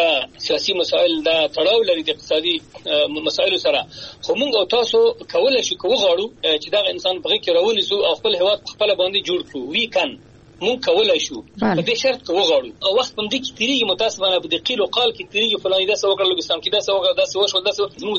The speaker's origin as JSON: {"language": "Pashto", "country": "Afghanistan"}